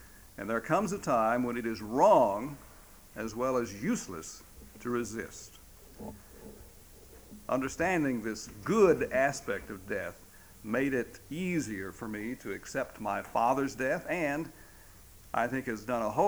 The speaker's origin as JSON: {"language": "English", "town": "Mason", "region": "Texas", "country": "United States", "tie": "born or raised there", "said": "My hometown of Mason, Texas is a little cow town and Angora goat town and peanut town in the hill country of Texas, about 100 miles north of San Antonio."}